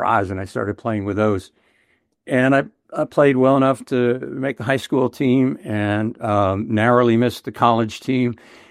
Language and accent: English; Rockland County, New York, United States; I grew up in Rockland County, which is on the west side of the Hudson River, about 20 miles north of New York City.